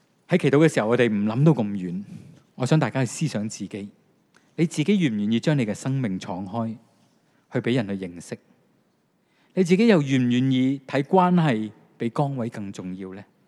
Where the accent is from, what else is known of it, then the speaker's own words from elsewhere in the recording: China; 我哋中国人都有句说话，我都讲好多中国人嘅说话